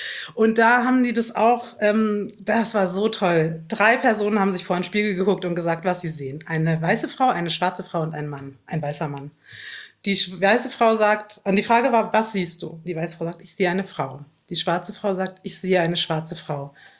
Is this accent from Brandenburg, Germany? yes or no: no; Bavaria, Germany; Ich bin am Chiemsee in Bayern aufgewachsen.